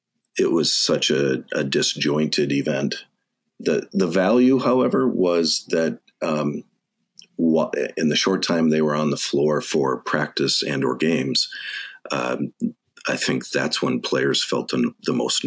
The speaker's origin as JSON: {"language": "English", "town": "Dodge Center", "region": "Minnesota", "country": "United States", "said": "I'm originally from the thriving metropolis of Dodge Center, population of 1600."}